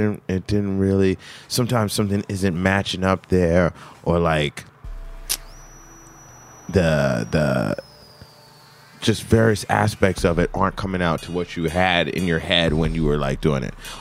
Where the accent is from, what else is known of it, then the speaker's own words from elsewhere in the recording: Zimbabwe; And growing up in Zimbabwe, when we did, there was a civil war going on and all sorts of things were happening.